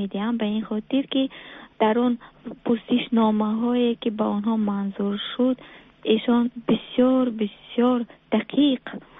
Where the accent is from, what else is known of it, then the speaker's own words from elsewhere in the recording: Tajikistan; ما دو نفر از تاجیکستان آمدیم